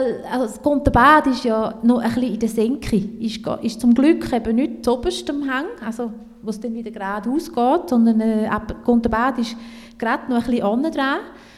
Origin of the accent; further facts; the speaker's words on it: Appenzell, Appenzell Innerrhoden, Switzerland; accent: Appenzell dialect; first language Appenzell dialect; dass ich sehr bewusst zu Appenzell stand. Mein Dialekt ja, ist meine Muttersprache.